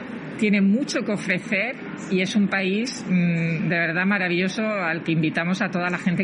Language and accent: Spanish; Mauritania; somos vecinos de Canarias, porque estamos a 55 minutos en un vuelo